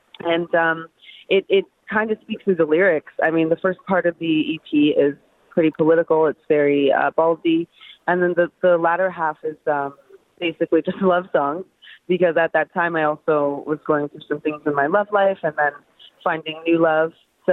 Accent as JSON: {"language": "English", "town": "Toronto", "region": "Ontario", "country": "Canada", "tie": "born or raised there", "said": "Toronto's a really multicultural, multi-paved place."}